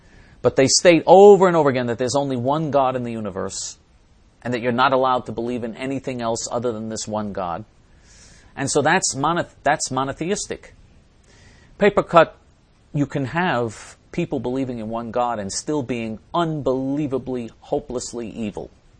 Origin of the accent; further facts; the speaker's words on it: New York, United States; Now, if you're talking about my home state of New York, which is an insane left-wing Sodom and Gomorrah piece of garbage state